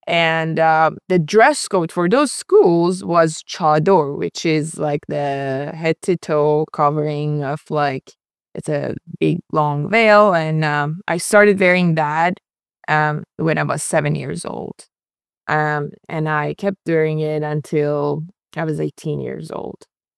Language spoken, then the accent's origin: English; Tehran, Tehran Province, Iran; now in United States; I was born and raised in Tehran. I was born into a pretty religious Muslim family, Shia Muslim. And I was a practicing Muslim until I was 18 years old.